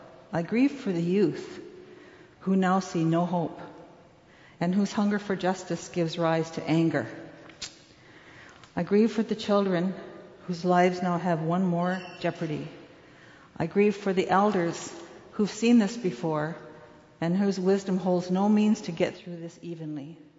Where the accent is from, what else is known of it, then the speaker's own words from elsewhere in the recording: Six Nations of the Grand River, Ontario, Canada; I am from the Six Nations of the Grand River. It's about an hour and a half drive on good days.